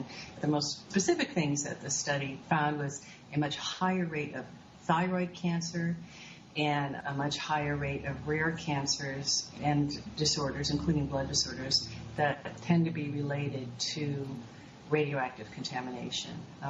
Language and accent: English; Colorado, United States; in my neighborhood where I grew up near Rocky Flats